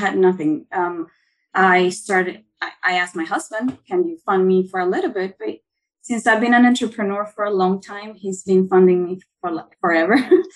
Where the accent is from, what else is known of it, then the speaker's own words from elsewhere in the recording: Venezuela; English is a second language; now in United States; I'm from Venezuela.